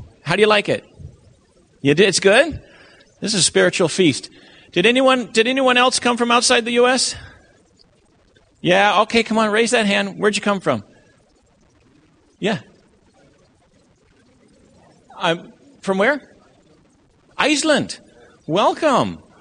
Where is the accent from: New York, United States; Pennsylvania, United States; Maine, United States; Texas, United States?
Maine, United States; also born or lived in Loma Linda, California; I'm from Maine. You know that much.